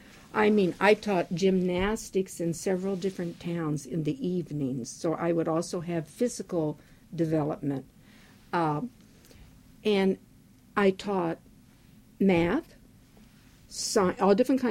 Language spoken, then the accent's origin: English; Fair Grove, Missouri, United States; I started in my hometown of Fairgrove, Missouri, preschool story hour, and was the teacher for that.